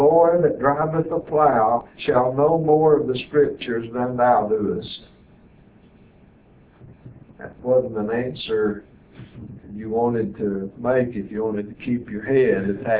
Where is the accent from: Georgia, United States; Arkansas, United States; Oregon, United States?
Arkansas, United States; I can read this because I'm from Arkansas.